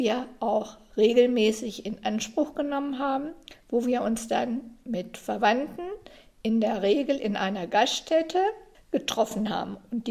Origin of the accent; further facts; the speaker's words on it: Duderstadt, Lower Saxony, Germany; born there; Ja, ich kann sagen, ich bin 1949 in Duderstadt als Hausgeburt geboren. Und meine Eltern sind beide aus dem grenznahen Bereich.